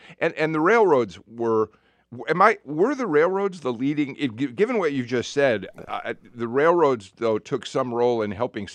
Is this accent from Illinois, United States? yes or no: yes; Chicago, Illinois, United States; now in Atlanta, United States; I grew up in Chicago. Chicago is really pretty close to the eastern edge of the central time zone. The sun came up early in Chicago, and I'm an early riser. I loved that. I moved to Atlanta.